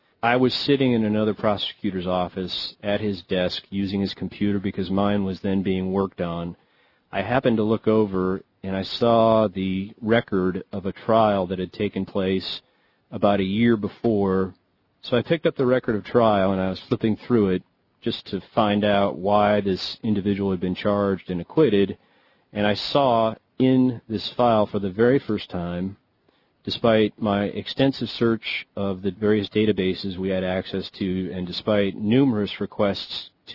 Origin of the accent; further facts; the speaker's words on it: United States; I am an American first person from the day I was born almost.